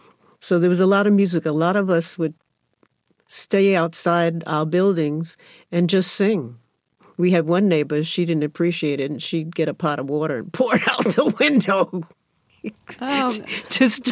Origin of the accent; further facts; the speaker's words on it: New York, United States; I lived 164th Street, which is more Washington Heights. So where I lived, it was predominantly a black neighborhood